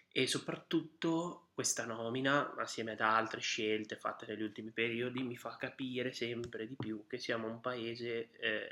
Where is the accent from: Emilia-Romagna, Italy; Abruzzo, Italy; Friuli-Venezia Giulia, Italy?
Emilia-Romagna, Italy; Bologna; Bologna, la mia città, è sede della più antica università europea.